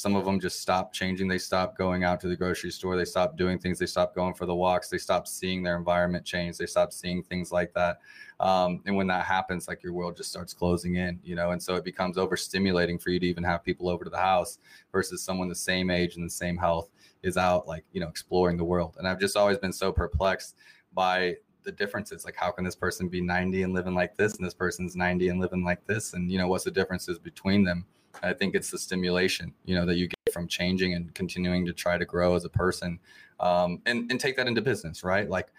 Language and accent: English; Kansas City, Missouri, United States; I'm from Kansas City, Missouri, you know, around the same area.